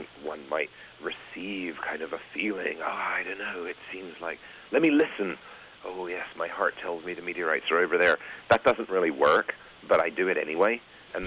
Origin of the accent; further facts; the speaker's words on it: London, United Kingdom; in London